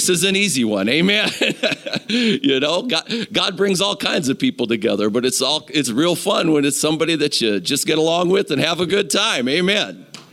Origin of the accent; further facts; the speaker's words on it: Cleveland, Ohio, United States; from Cleveland, Ohio, evangelist.